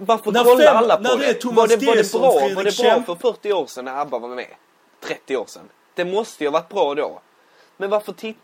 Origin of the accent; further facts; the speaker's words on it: Sweden; Ja, vi är svenskar, vi tittar på Melodifestivalen, vi känner samhörighet.